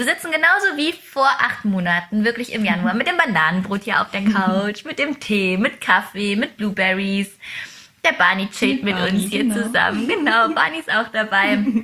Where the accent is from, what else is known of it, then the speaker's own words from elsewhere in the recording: Wetzlar, Hesse, Germany; Wir kommen ja beide hier aus Wetzlar.